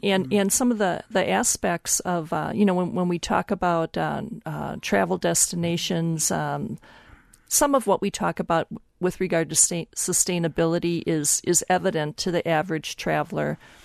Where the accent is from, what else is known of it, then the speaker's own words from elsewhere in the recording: Wisconsin, United States; Larry knows I grew up in Sheboygan County. And I know Greenbush quite well, or at least I used to, because our farm was in the town of Greenbush.